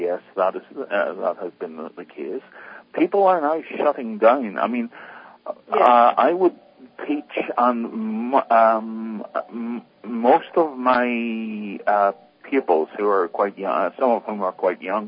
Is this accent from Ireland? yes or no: yes; Ireland; Well, I come from Ireland, and as I was saying at the very start, Patricia, I grew up in a very remote area.